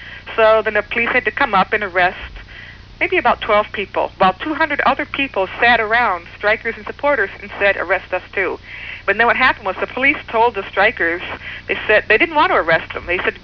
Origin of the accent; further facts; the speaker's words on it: Detroit, Michigan, United States; I grew up in Detroit, so I think the whole world is like Detroit. Even though I've traveled the whole world